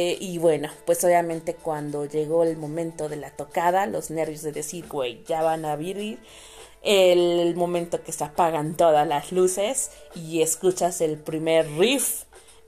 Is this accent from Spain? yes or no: no; Puebla, Mexico; soy foránea de Ciudad de México, no estoy mero mero en Ciudad de México, donde se presentan los eventos. Yo soy de Puebla, estoy a 1 hora de Ciudad de México